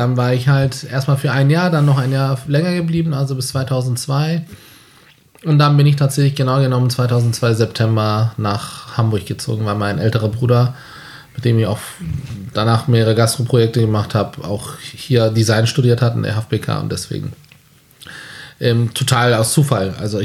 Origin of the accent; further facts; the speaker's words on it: Istanbul, Turkey; also born or lived in Ankara; Ich bin in Istanbul aufgewachsen, also in Ankara geboren. Großeltern Beamten, deswegen Ankara Verwaltungsstadt. Mhm. Und Eltern haben sich beim Studium kennengelernt. Dann sind wir nach Istanbul gezogen, 1987, 88 um den Dreh.